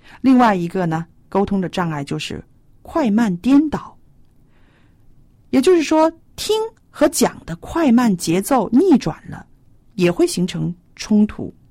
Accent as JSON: {"language": "Chinese", "region": "Guangdong", "country": "China", "said": "包括我们广东人常常说的鸡同鸭讲"}